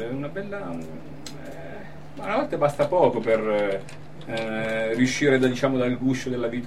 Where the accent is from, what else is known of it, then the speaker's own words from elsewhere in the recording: Turin, Piedmont, Italy; Io Torino.